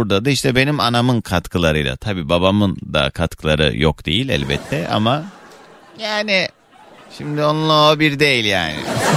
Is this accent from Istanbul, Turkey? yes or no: yes; Küçükçekmece, Istanbul, Turkey; born there; Küçükçekmece doğumluyum ben.